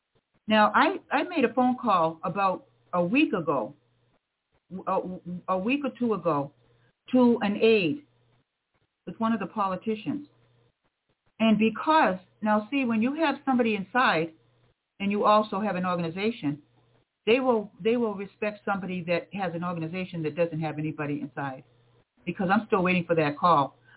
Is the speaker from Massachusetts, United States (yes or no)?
yes; Massachusetts, United States; accent: Massachusetts; she knew I was from the States, because you can tell this Massachusetts accent.